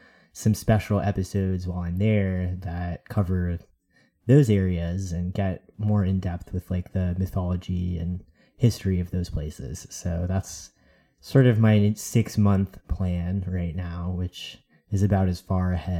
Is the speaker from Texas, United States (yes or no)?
no; New York, United States; born there; moved away as an adult; now in Washington, United States; I was born in New York, and now I live in Washington State